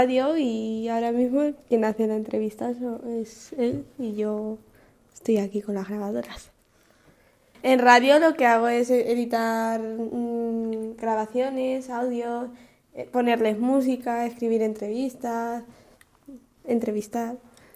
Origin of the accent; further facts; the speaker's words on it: Cuenca, Castilla-La Mancha, Spain; vengo de Cuenca y tengo 17 años.